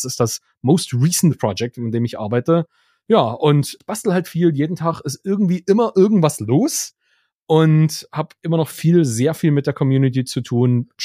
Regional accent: Dresden, Saxony, Germany; Also ich komme aus Dresden ursprünglich.

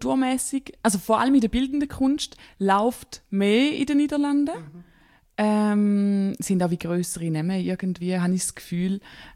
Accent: Switzerland; Ja, so, gut, ich komme aus der Schweiz.

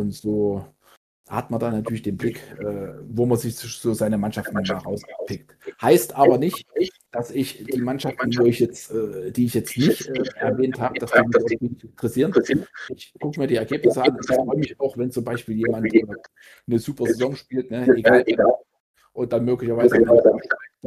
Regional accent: Dolpen, North Rhine-Westphalia, Germany; Ich komme ja aus Dolpen und war dort auch 5 Jahre lang Trainer in einer recht erfolgreichen Zeit.

